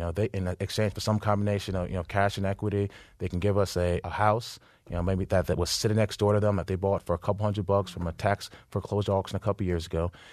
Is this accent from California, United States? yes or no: no; Queens, New York, United States; I grew up in South Jamaica, Queens, went to school in Upper East Side, went to Columbia.